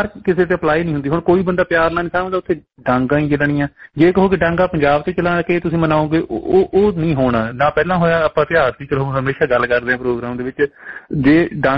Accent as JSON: {"language": "Punjabi", "town": "Hoshiarpur", "region": "Punjab", "country": "India", "said": "ਵੈਸੇ ਮੈਂ ਹੁਸ਼ਿਆਰਪੁਰ ਤੋਂ ਬਿਲੋਂਗ ਕਰਦਾ, ਹੁਸ਼ਿਆਰਪੁਰ ਨਵਾਂ ਸ਼ਹਿਰ ਨਾ ਮੇਰਾ ਬਹੁਤ ਕਰੀਬੀ ਆ, ਤੇ ਨਵਾਂ ਸ਼ਹਿਰ ਸਾਨੂੰ ਜ਼ਿਆਦਾ ਨਜ਼ਦੀਕ ਪੈ ਜਾਂਦਾ।"}